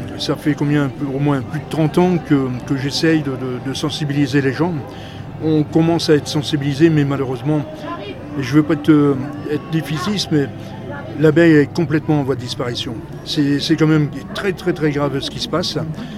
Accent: Hauts-de-France, France; chez nous, dans le Nord-Pas-de-Calais, Picardie, quand vous voyez, c'est des champs industriels

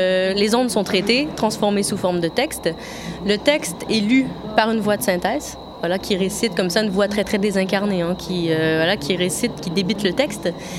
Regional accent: Quebec, Canada; moved away as an adult; now in France; en résidence à l'être-lieu ici depuis le 15 septembre. Je suis québécoise d'origine. Je suis venue en France pour faire mes études au Frénois à Tourcoing. En 2010-2012, donc ça fait un peu plus d'un an que je suis diplômée. Et depuis, je suis dans la région

